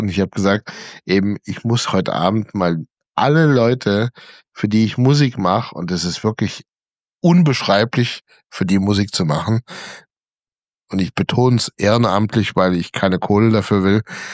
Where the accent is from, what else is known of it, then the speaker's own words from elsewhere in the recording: Germany; ich bin Deutscher.